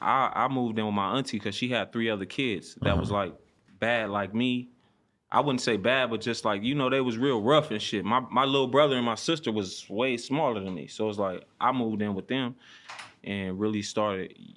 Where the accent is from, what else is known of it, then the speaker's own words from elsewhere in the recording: Compton, California, United States; Shit, I'm from Compton, yep. Born and raised.